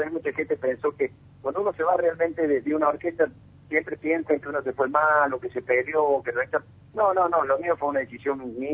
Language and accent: Spanish; Oncativo, Córdoba, Argentina; yo soy de Oncativo. Yo soy de Oncativo